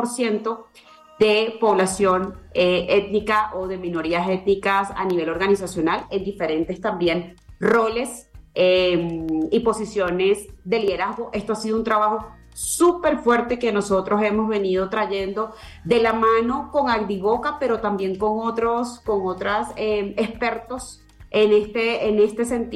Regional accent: Venezuela; yo soy colombiana por segunda nacionalidad, pero soy venezolana.

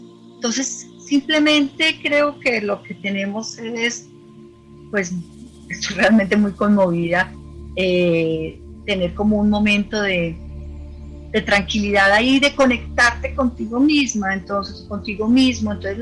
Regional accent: Colombia; de verdad como colombiana siento que eso es una forma de construir país

